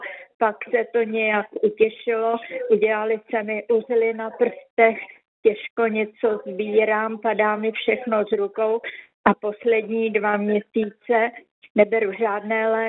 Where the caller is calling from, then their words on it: Prague, Czechia; jsem z Prahy